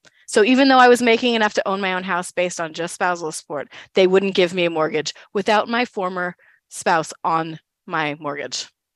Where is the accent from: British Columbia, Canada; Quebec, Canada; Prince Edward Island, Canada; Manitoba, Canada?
Manitoba, Canada; now in Almonte, Canada; I'm from Northern Manitoba, but Almont, Ontario is one of the most magical places in the world.